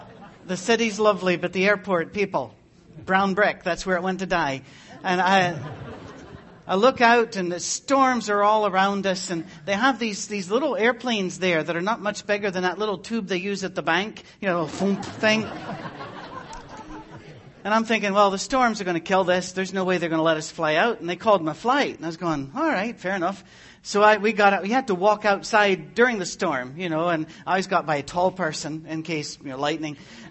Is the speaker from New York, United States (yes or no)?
no; Detroit, Michigan, United States; You can tell by the way I talk that I come from Detroit, Michigan. That's where I've been for the last 8 years at least.